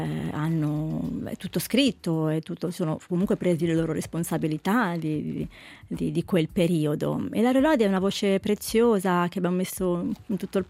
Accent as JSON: {"language": "Italian", "town": "Milan", "region": "Lombardy", "country": "Italy", "said": "sono milanese di origini eritree, italo-eritrea mi definisco."}